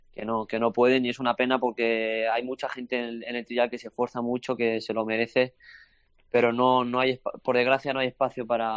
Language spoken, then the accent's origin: Spanish; Toledo, Castilla-La Mancha, Spain; now in Gerindote, Spain; no, no, yo soy de Toledo, soy de Castilla-La Mancha.